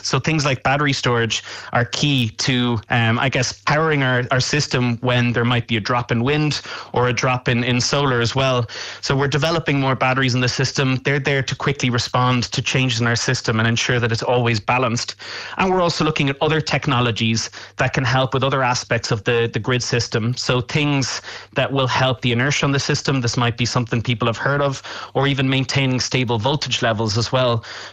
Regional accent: Ireland; It's also the fact that we as Irish citizens, we're able to develop our own energy now.

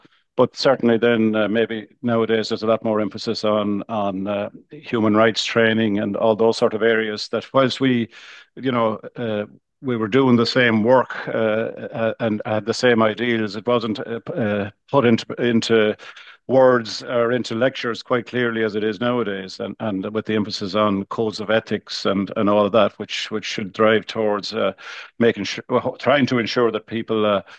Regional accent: Kilmaine, Connacht, Ireland; I grew up in Mayo and born into a small farm in the west of Ireland. I'm sure that a lot of your listenership in Kerry will empathise with that. And born into a small farm, South Mayo, Galway border area, Kilmaine is the name of the place.

